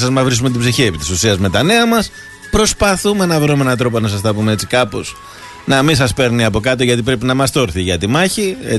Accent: Chania, Crete, Greece; μάλιστα δεν είναι στα Χανιά, στην πατρίδα μου.

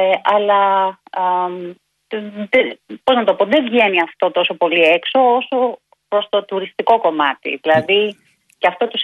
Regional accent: Greece; now in Hawaii, United States; ότι μένω Χαβάη, όταν με ακούνε ότι είμαι από την Ελλάδα

